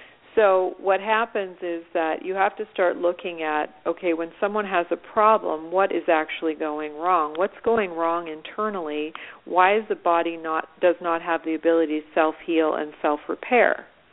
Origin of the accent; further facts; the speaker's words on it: Canada; I'm from Canada, and we have Thanksgiving.